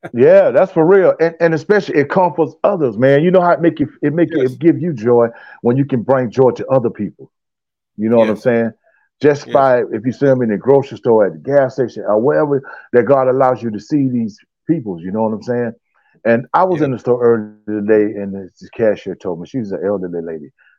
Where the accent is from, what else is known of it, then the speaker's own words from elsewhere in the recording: Avon Park, Florida, United States; also born or lived in St. Petersburg / Orlando; now in Indiana, United States; I was originally born in St. Petersburg, Florida. I was raised in Avon Park, Florida. And moved to Orlando, Florida. And okay. Now based out of in Indiana right now.